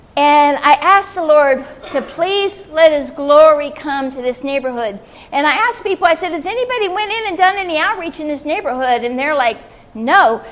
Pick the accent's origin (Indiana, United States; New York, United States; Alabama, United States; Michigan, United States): Indiana, United States; I said, I'm from Indiana, but I'm down here